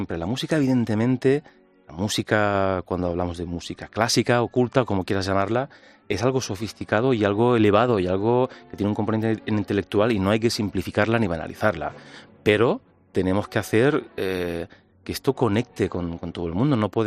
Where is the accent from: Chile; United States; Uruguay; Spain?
Spain; Granada, Andalusia; yo vengo de ahí de alguna manera, vengo de Andalucía, de Granada